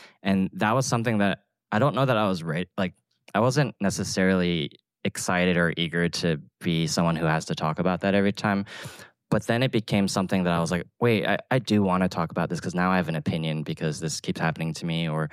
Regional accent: Atlanta, Georgia, United States; writing a book that for me was supposed to just be a genesis book about my culinary life as a kid growing up in Atlanta

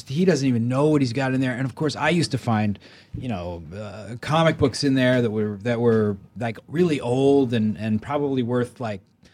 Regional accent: Maryland, United States; No, I mean, I grew up in Maryland, and the thing that really changed my life was, you know, I grew up in kind of the suburbs

